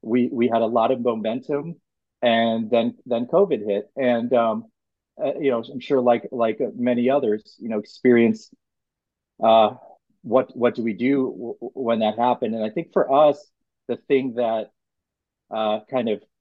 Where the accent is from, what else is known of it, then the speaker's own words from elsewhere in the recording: McLean, Virginia, United States; One in McLean, which is my hometown, McLean, Virginia. So that's a homecoming.